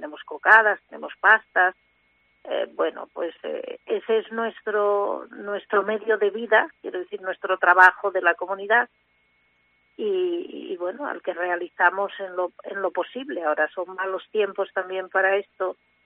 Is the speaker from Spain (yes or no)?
yes; Spain; y el resto de hermanas somos españolas.